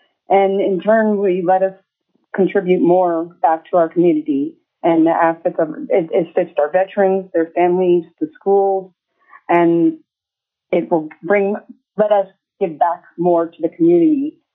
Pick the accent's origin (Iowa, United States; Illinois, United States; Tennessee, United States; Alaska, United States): Alaska, United States; Anchorage; I am from Anchorage, Alaska.